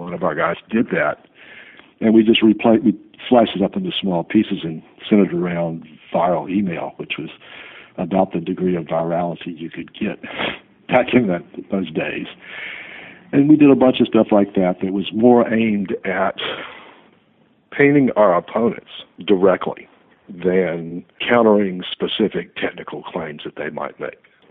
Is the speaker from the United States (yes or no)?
yes; Louisiana, United States; because there is such a long and deep otherness, sort of, about being a Cajun. People are conscious of that, and they're willing to walk away from solutions that others might not, just because we're different down here